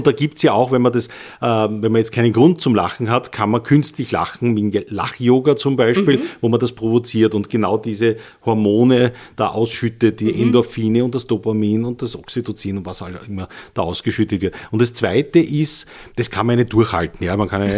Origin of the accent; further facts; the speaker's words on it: Vienna, Austria; born there; Ja, also ich bin gebürtiger Wiener